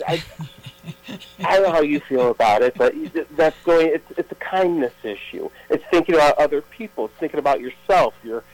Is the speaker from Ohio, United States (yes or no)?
yes; Sandusky, Ohio, United States; Yeah, I'm from Northern Ohio. I'm from around Sandusky.